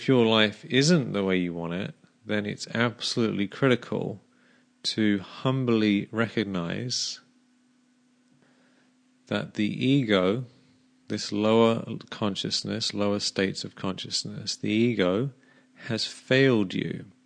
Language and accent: English; England, United Kingdom; When I was a teenager growing up in England